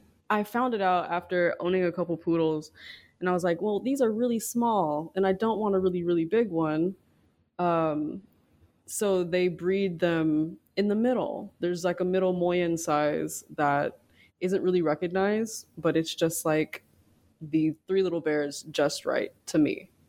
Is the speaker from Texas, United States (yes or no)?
no; Kansas City, Missouri, United States; I'm from Kansas City, born, red, braid, all that. I've been here, Midwest.